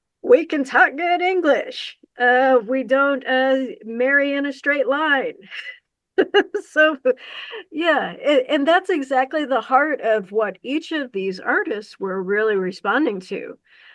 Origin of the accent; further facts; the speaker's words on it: Missouri, United States; So it referenced for me the caves that I used to explore whenever I was little growing up in the Ozarks of Missouri.